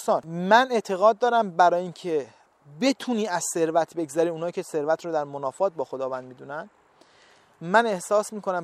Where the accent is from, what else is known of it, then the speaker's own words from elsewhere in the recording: Iran; also born or lived in Europe; now in United States; وقتی که از ایران اومدم اروپا و بعدش هم امریکا، این اتفاق برام افتاد